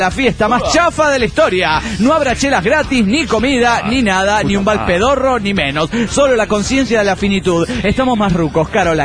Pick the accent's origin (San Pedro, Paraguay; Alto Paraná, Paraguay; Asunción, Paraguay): Asunción, Paraguay; de Asunción del Paraguay.